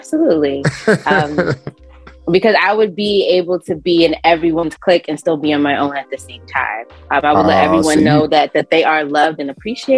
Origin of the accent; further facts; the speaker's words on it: New Jersey, United States; But I'm on the East Coast. I'm from Jersey.